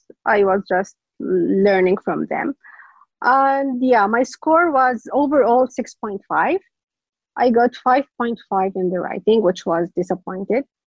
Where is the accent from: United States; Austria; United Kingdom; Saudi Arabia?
Saudi Arabia; English is a second language; I'm from Saudi Arabia.